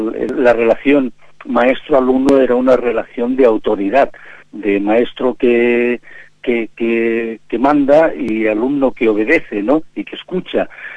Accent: La Solana, Castilla-La Mancha, Spain; Yo soy de, nací en La Solana, en un pueblo de la provincia de Ciudad Real

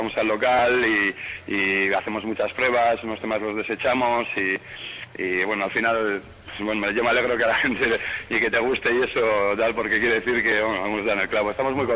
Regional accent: Castro Urdiales, Cantabria, Spain; Yo soy de Castro, de allí un pueblecito de Cantabria que está al lado

